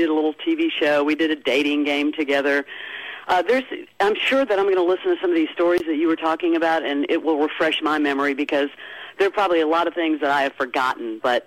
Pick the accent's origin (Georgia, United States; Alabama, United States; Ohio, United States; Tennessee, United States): Alabama, United States; Fairhope; Yes, I was raised in Fairhope. I'm the only Southerner in my family.